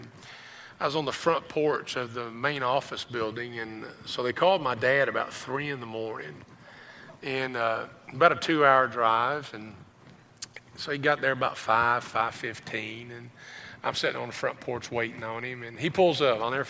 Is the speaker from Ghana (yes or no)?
no; Kentucky, United States; And guys I grew up with in Greene County, they were there.